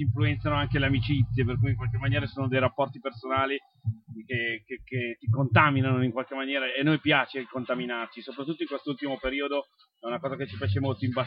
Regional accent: Lombardy, Italy; Per noi che veniamo dalla Lombardia è sempre una manna dal cielo.

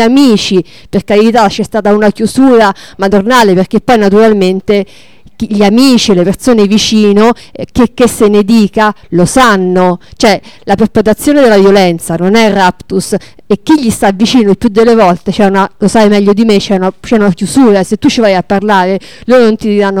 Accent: Viterbo, Lazio, Italy; Adesso a Viterbo, io sono di Viterbo

